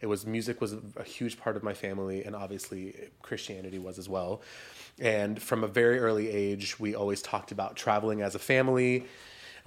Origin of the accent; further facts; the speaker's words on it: Sweden; So I'm born and raised in Sweden.